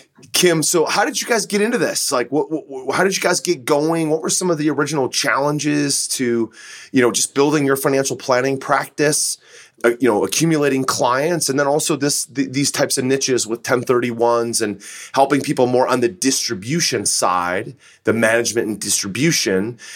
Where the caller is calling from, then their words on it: Cleveland, Ohio, United States; I'm recording from Cleveland, Ohio, which is a fantastic area, but it's not Phoenix.